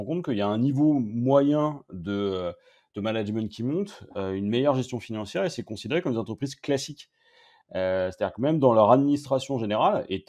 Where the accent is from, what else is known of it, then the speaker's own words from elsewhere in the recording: France; alors on prend l'exemple français parce qu'on est français